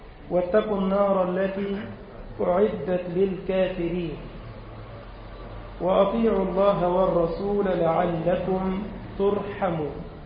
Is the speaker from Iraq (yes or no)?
no; Egypt; اللهم اجعل بلدنا مصر أمنا وأمانا واطمئنانا